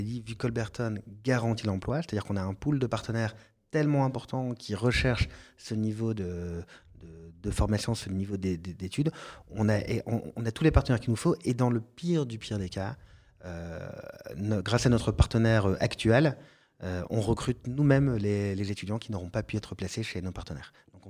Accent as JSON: {"language": "French", "country": "France", "said": "je suis français et fier de l'être, pro-français"}